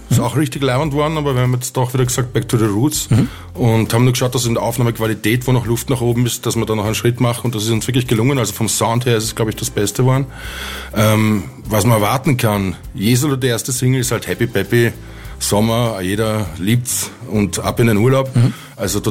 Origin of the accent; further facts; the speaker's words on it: Lower Austria, Austria; wir sind ja im Wienerwald aufgewachsen